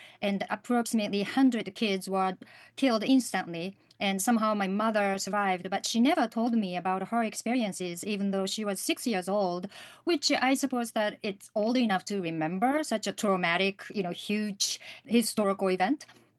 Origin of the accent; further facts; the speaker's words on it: Hiroshima, Japan; Growing up in Hiroshima, and especially in the 70s, 80s, there were still lots of nuclear tests going on.